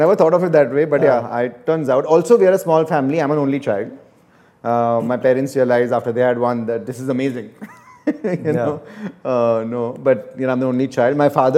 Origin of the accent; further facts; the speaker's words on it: Mumbai, Maharashtra, India; So I grew up in Bombay, in Juhu. And then for undergrad, went to UIUC, Urbana-Champaign.